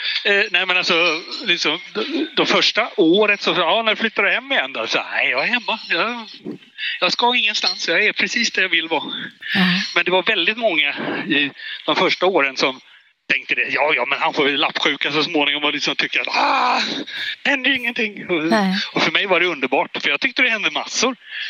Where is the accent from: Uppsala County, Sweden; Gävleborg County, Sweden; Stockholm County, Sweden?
Stockholm County, Sweden; Botkyrka; also born or lived in Partille; Sen flyttade familjen till Stockholm. Mm. Bodde i norra Botkyrka. Norra och södra Botkyrka. Flyttade till Tumba när jag flyttade hemifrån. Så jag bodde i Stockholm i 29 år fram till 2008.